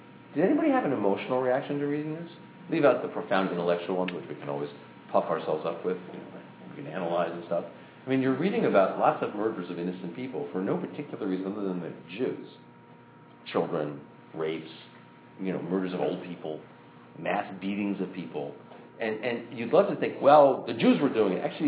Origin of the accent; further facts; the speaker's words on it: United States; I'm a boring, dull, moderate, unpolitical American person.